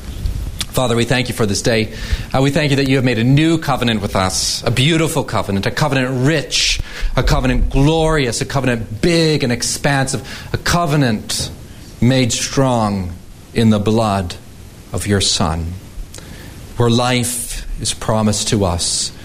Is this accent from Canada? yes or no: yes; Canada; She's from France. I'm from Canada.